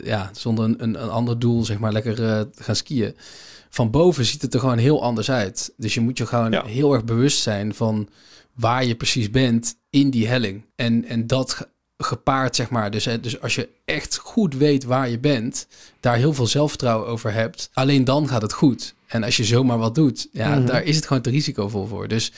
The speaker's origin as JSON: {"language": "Dutch", "country": "Netherlands", "said": "Ik bedoel, het is als Nederlander in zo'n internationale wereld."}